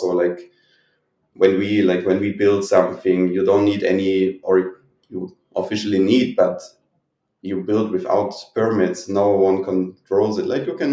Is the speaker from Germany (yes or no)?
yes; Germany; English is a second language; now in Romania; I'm from Germany. I also did my 13 years of school